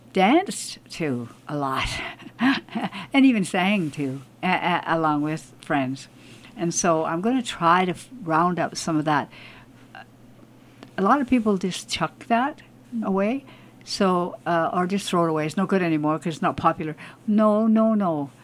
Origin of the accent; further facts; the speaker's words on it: Vancouver, British Columbia, Canada; born there; now in Smithers, Canada; I was born in Vancouver.